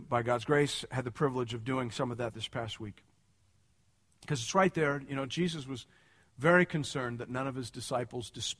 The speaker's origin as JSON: {"language": "English", "country": "Canada", "said": "I fear sometimes that I'm more Canadian than Christian."}